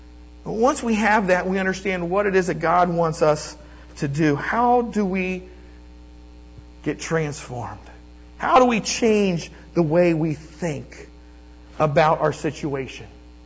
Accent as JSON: {"language": "English", "region": "Ohio", "country": "United States", "said": "But, I'm from Ohio, so that was..."}